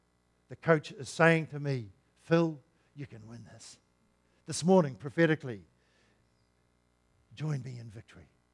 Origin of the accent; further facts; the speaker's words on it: Ireland; Hey, I'm Irish.